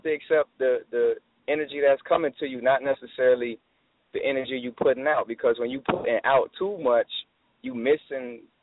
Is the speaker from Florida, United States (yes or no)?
yes; Miami, Florida, United States; I'm from Miami.